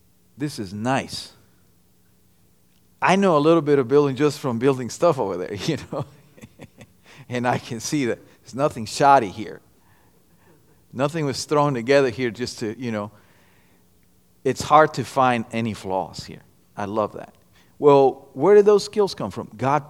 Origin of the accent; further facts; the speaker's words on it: Guatemala; now in United States; Guatemala, but I became an American citizen. And I've been here longer than I was in my country. So I am an American.